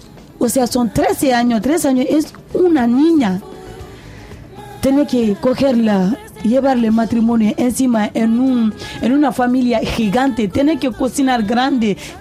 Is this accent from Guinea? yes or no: yes; Guinea; Ahora mismo en mi país, Guinea, nuestro presidente ha hecho una cosa.